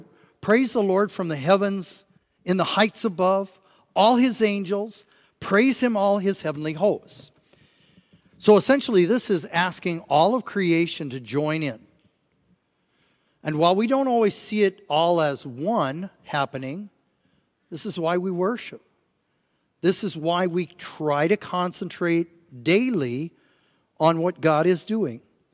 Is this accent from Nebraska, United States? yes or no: yes; Nebraska, United States; I was raised in Nebraska.